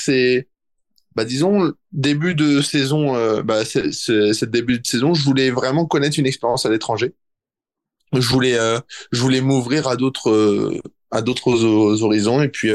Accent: France; moi je l'ai vu en tant que bon français

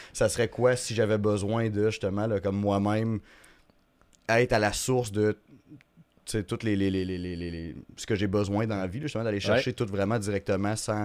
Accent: Quebec City, Quebec, Canada; Moi, je me cherchais une place pour le faire à Québec, parce que je viens de Québec.

